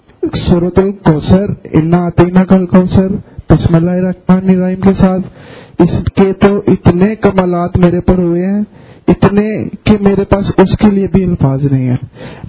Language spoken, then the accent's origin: Urdu; Lahore, Punjab, Pakistan; اور میرا تعلق لاہور سے ہے.